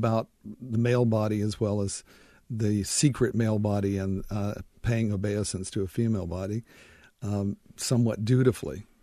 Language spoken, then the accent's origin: English; Rocky Mount, North Carolina, United States; I think I was the luckiest guy in the world in terms of winding up in a North Carolina town of 24,000 at the end of the great